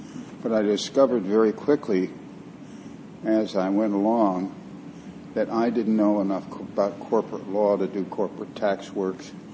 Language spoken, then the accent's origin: English; Albany, New York, United States; also born or lived in Portland, Maine; I was born in Portland, Maine, but grew up in New York, in Albany, New York.